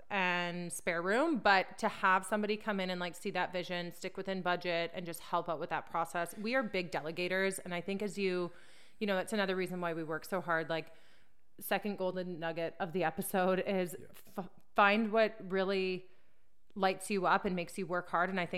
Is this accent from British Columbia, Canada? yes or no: yes; British Columbia, Canada; also born or lived in Vancouver; So we moved from Vancouver, British Columbia, to a smaller city center up in kind of the interior of BC, which is amazing.